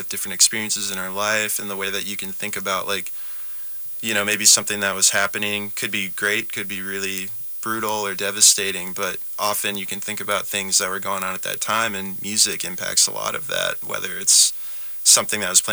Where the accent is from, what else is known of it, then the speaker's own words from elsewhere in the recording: Nebraska, United States; I grew up in Nebraska, central Nebraska, kind of near this town called Grand Island. But I grew up in a really small town